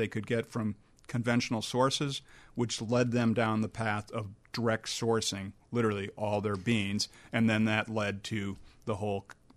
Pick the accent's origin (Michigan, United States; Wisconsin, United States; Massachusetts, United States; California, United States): Wisconsin, United States; He's from Whitefish Bay, Wisconsin, very close to my hometown.